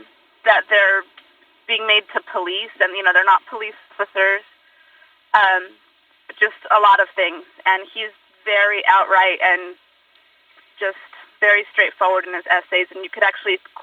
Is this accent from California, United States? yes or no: yes; San Pedro, California, United States; I'm from San Pedro, California.